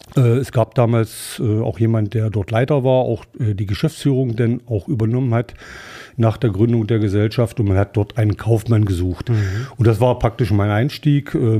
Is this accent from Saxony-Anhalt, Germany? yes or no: yes; Quedlinburg, Saxony-Anhalt, Germany; born there; Wohnen tue ich in der Gemeinde Hü, Ortsteil Badersleben. Aber in Quedlinburg wurde ich geboren.